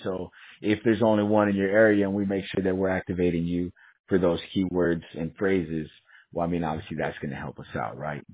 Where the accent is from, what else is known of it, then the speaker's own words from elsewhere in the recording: Pleasanton, Texas, United States; Well, I'm from Texas, born and raised.